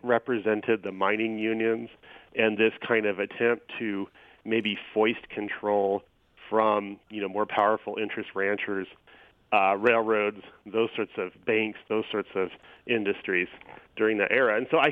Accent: Arizona, United States; I grew up in Arizona, and this kind of music was obviously all around me.

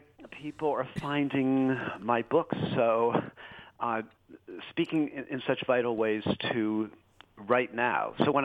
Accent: Boston, Massachusetts, United States; places like Massachusetts, for example, which actually is my home state. I'm from the Boston area.

